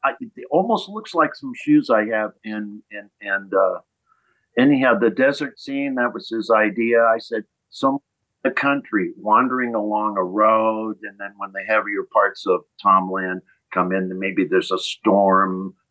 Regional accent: Lafayette, California, United States; It was the Ocalani School District in Lafayette, California, which is the East Bay.

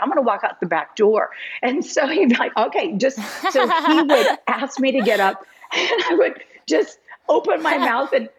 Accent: West Lafayette, Indiana, United States; driving from Tucson, Arizona to West Lafayette, Indiana, which was my hometown at the time.

